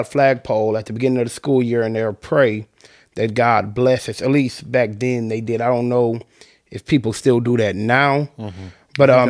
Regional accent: Detroit, Michigan, United States; So, with me, even though I lived on the East Side, you know, I never really thought it is as bad as people try to portra

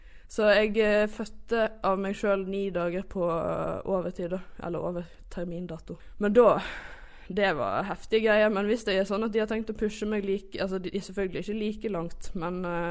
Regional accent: Førde, Vestland, Norway; now in Bergen, Norway; Jeg er 24 år gammel, og så er jeg originalt fra Førde, men jeg bor i Bergen.

